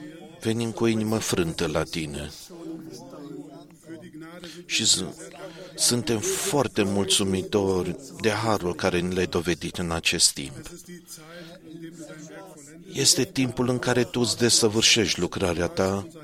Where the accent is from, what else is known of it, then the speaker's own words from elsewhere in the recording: Haiti; din Haiti.